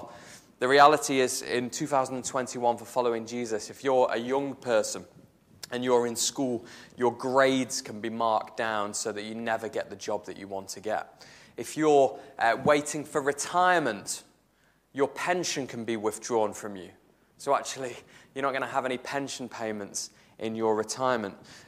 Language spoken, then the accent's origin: English; North West England, United Kingdom; accent: generic northern; now in Chesterfield, United Kingdom; I'm originally from Lancashire, which is my kind of generic northern accent. And then I've lived in Chesterfield, just up the road, for about 10 years now.